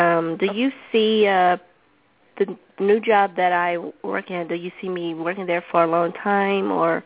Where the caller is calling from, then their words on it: Georgia, United States; Hello, this is … from Georgia.